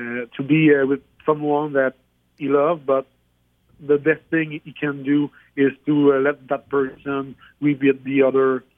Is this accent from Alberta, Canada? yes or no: no; Quebec, Canada; Yeah, I'm from Quebec, in southern Quebec.